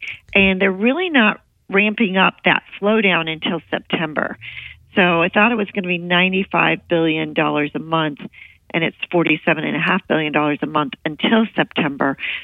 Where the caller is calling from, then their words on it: Dallas, Texas, United States; I am from Big D, Dallas